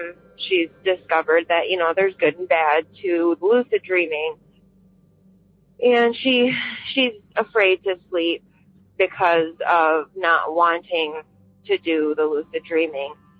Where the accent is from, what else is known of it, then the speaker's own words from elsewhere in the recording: Michigan, United States; I'm from Michigan.